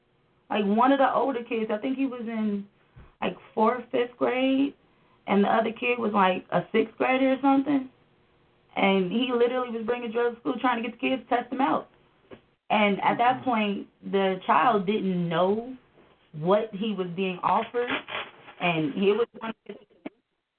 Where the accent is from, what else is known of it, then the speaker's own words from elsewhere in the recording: Chicago, Illinois, United States; And I grew up in Chicago, so from being in South Suburbs, from Calumet City, Lansing, Dalton, Harvey, to Riverdale, going into Chicago, it was no different.